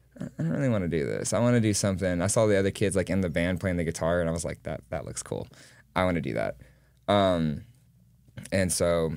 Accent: West Virginia, United States; I'm from West Virginia. It's kind of wild, but like the Bible Belt in there. My whole family really liked bluegrass.

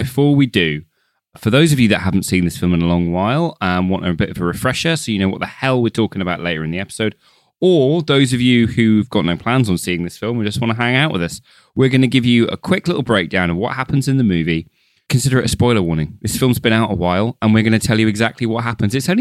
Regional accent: United Kingdom; All right, no, we're British, mate. It's Tuesday, isn't it?

